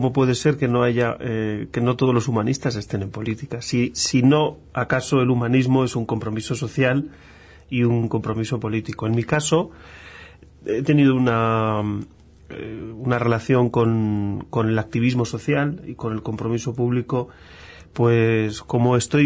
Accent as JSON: {"language": "Spanish", "region": "La Rioja", "country": "Spain", "said": "Bueno, pues yo soy de ahí, de La Rioja. Es una comunidad al norte de España, en el Valle del Ebro"}